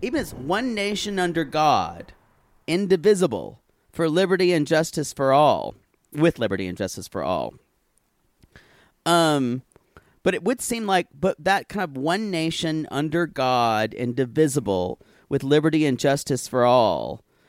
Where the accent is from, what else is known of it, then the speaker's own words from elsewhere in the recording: North Carolina, United States; Krispy Kreme started where I grew up in North Carolina.